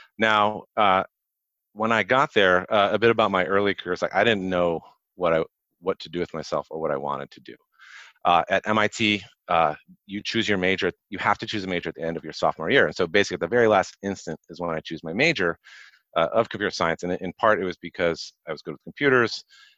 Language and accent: English; Toledo, Ohio, United States; So I grew up in the Midwest, Toledo, Ohio, not quite middle of nowhere, but we had forests all around us.